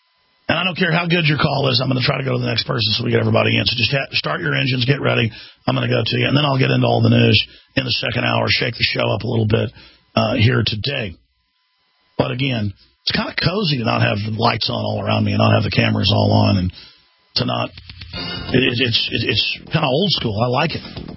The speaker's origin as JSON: {"language": "English", "town": "Dallas", "region": "Texas", "country": "United States", "tie": "born there", "said": "And I've been going to Luby's since I was knee-high to a grasshopper, since I was born in Dallas, Texas."}